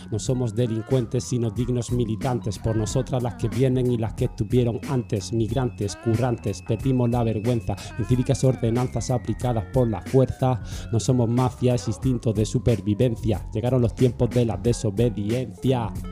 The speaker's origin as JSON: {"language": "Spanish", "region": "Valencian Community", "country": "Spain", "tie": "born or raised there", "said": "soy de Alicante, la Vega Baja, el sur de Alicante, uh-huh. Pueblo se llama Moradí, que fue cuna del bacalao."}